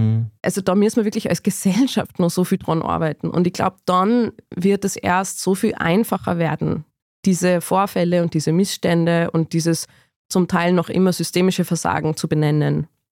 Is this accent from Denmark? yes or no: no; Salzburg, Austria; ich komme aus Salzburg, wir leben von Sound of Music